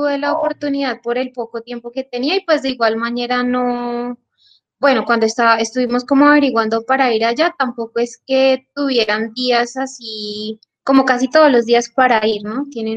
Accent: Bogotá, Colombia; Yo también soy Rola, yo no soy de Boyacá.

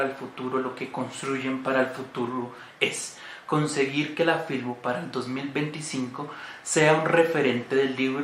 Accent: Colombia; la herramienta, digamos, más poderosa con la que tenemos para afrontar este proceso como colombianos.

